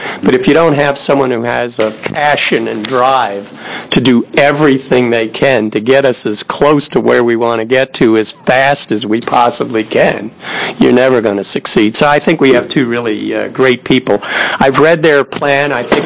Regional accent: New York, United States; Representative Greenleck, I grew up in New York, so I know cynical in spades.

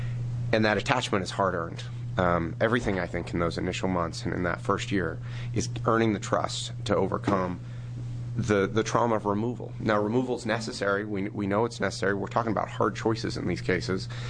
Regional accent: Roseburg, Oregon, United States; I grew up in Oregon. I was actually born in Senator Cruz's district in Roseburg. I went to high school in Southern Oregon.

